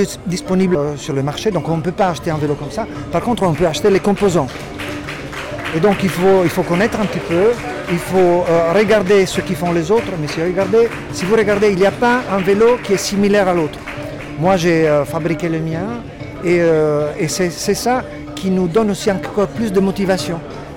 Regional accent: Italy; French is a second language; moi je suis italien.

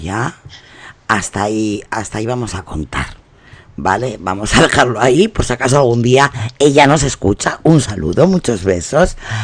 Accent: Cuba; now in Miami, United States; ya hemos cruzado el charco, ya estamos... Nos venimos de Cuba a Miami.

